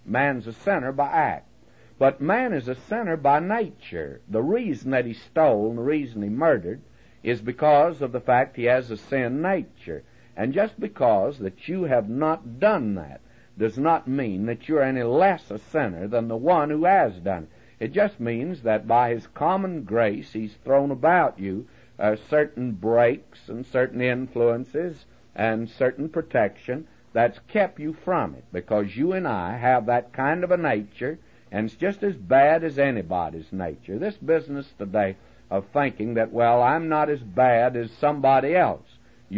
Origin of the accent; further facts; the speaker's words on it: Texas, United States; And I want to say that since I come from Texas, I like that word, corral.